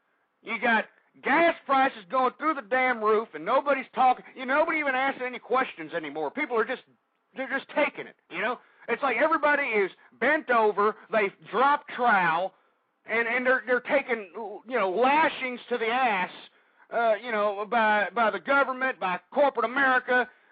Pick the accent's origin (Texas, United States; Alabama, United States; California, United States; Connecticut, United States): Texas, United States; But I am from Texas, and I know Phil Graham, and he is a true conservative.